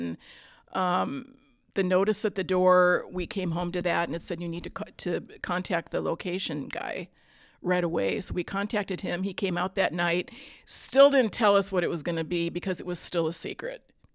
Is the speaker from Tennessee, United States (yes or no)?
no; Wisconsin, United States; moved away as an adult; now in Seattle, United States; I'm actually from the Midwest. Okay. I'm actually from Wisconsin. Go Packers. I moved out here like in the early 80s.